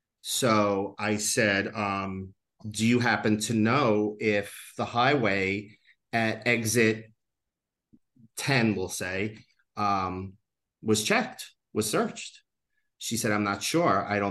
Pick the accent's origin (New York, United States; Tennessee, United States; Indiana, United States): New York, United States; from New York. That's all I am.